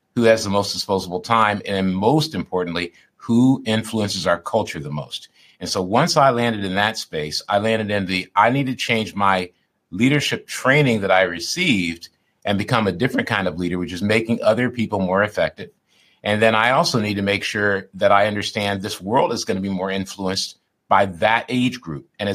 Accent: Michigan, United States; And I grew up in Michigan and I grew up with coaches that were very disciplined

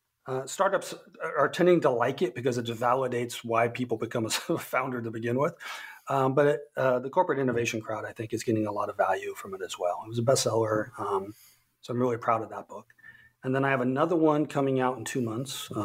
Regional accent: Golden, Colorado, United States; So this is when I lived in Colorado. I grew up in Golden and lived in Golden.

